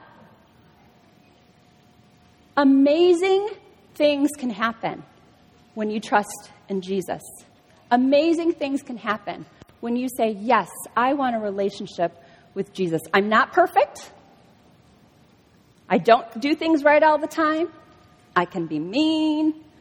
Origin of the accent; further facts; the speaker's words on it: Philippines; Do you know that I'm Filipino? My parents are from the Philippines.